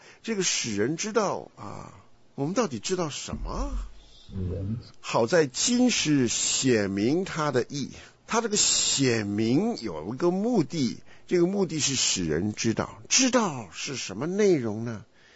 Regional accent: China; 这个意其实啊，对中国人来说应该不是太难理解。我们中国人不是有个说法说某某人很讲义气吗？

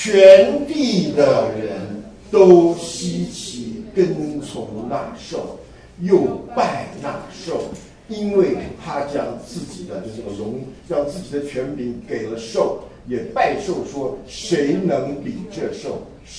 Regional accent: Henan, China; 我是河南人，所以我就很高兴，他河南来了

